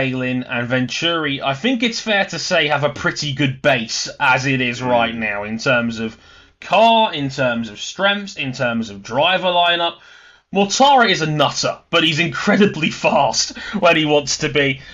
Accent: London, United Kingdom; And then they go to my hometown of London. We're back in London at the XL Centre on July 30th and 31st.

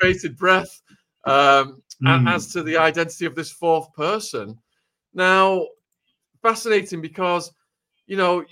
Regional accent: United Kingdom; I'm a British person. I could flee the country.

